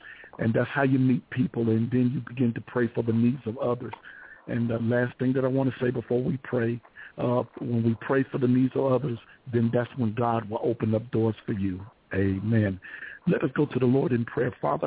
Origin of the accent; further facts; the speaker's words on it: Mississippi, United States; And I'm from Mississippi, and they said we're the friendly state.